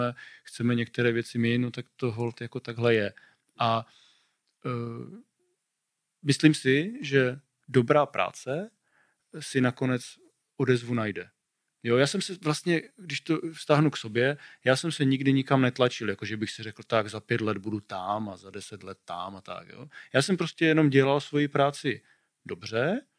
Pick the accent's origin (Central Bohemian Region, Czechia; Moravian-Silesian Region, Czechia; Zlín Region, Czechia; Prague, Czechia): Moravian-Silesian Region, Czechia; Nové Domky; vzhledem k tomu, že já jsem z Nových Domků a jsme někde tak uprostřed